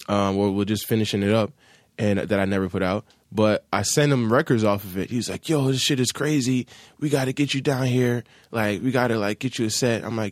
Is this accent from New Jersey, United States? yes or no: yes; Hackensack, New Jersey, United States; I'm from Hackensack, New Jersey, Bergen County.